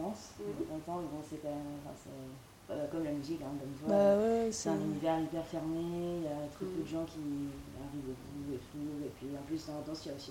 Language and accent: French; Toulon, Provence-Alpes-Côte d'Azur, France; now in Paris, France; Mais je descends de temps en temps chez moi à Toulon et tout, mais là je viens pas de Paris.